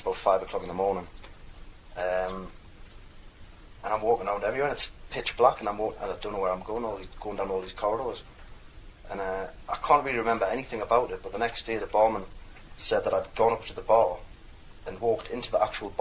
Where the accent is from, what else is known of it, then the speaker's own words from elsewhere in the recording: Washington, North East England, United Kingdom; accent: diluted Geordie; Well, I come from Washington, which is where she just mentioned, and it's in the middle of Newcastle in Sunderland. But all my family come from Tyneside, so I've got what I would describe as a diluted Geordie accent.